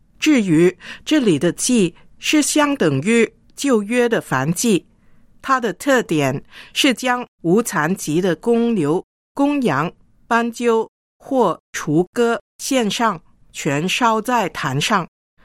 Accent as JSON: {"language": "Chinese", "country": "China", "said": "我们身为中国人的基督徒"}